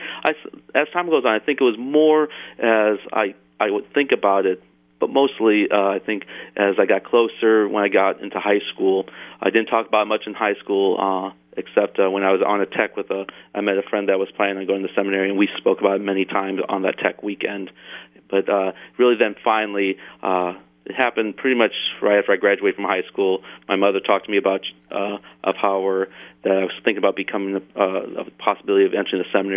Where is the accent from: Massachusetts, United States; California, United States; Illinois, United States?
Illinois, United States; Peoria; I was raised in Peoria, Illinois. I grew up here in the Diocese of Peoria.